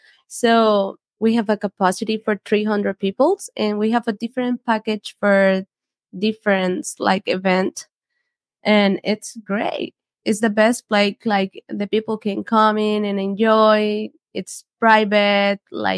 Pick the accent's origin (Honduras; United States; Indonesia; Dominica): Honduras; Honduras.